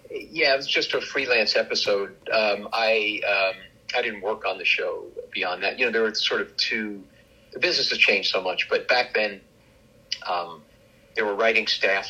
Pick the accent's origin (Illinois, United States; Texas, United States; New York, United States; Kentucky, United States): New York, United States; Port Washington; also born or lived in Queens, New York; I grew up in Queens, New York until the age of about 10, and then moved to Port Washington, where I went to went through the remainder of elementary school and then junior high at Weber and then Schreiber